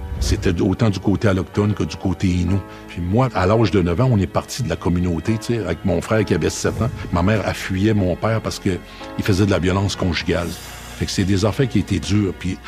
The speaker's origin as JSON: {"language": "French", "town": "Uashat mak Mani-utenam", "region": "Quebec", "country": "Canada", "said": "Je viens de la communauté Inu de Washat Makmanyutanam à cette île."}